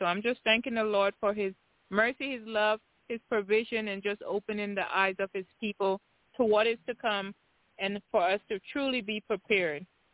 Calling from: Tennessee, United States; Good evening, Sister Pam. … I'm calling from Tennessee.

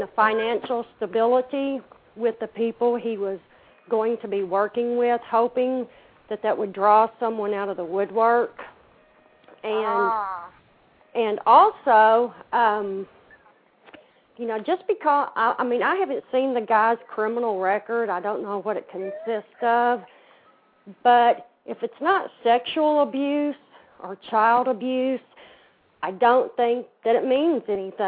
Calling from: Kentucky, United States; I'm calling from Kentucky.

